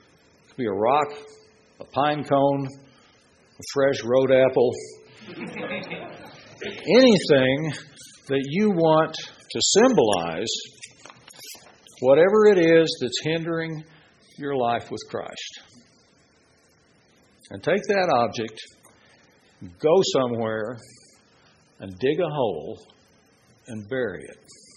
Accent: Oklahoma, United States; It was colorful growing up in Oklahoma, that's what I'm going to say.

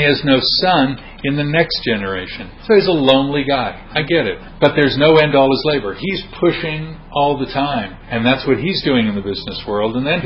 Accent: United States; moved away; To me, it's amazing because I'm an American and moved here, and I still am not used to it, though I guess I'm getting there.

